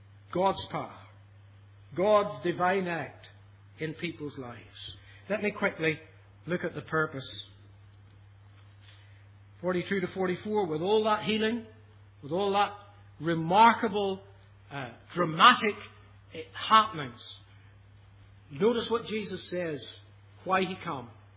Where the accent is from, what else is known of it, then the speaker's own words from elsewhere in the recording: Australia; You and I have the honour of being Australian citizens, even though you don't have an accent like mine. I'm still proud to be an Australian citizen.